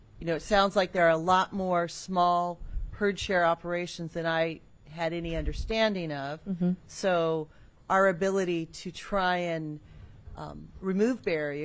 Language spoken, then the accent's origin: English; Anchorage, Alaska, United States; When I grew up in Anchorage, you could get milk delivered to your door